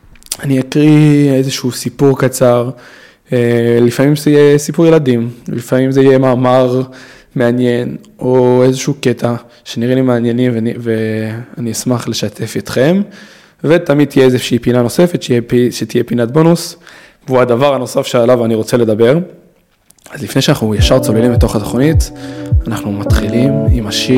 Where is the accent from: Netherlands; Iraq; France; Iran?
France; Paris, Île-de-France; also born or lived in Marseille; now in Brussels, Belgium; אני מדובר צרפתית, כי גדלתי קצת בפריז ובמרסיי. אבא שלי גדל פה בבריסל. וזהו, אני פה לבין, אני פה בינתיים, שנתיים, אולי שלוש, אולי ארבע.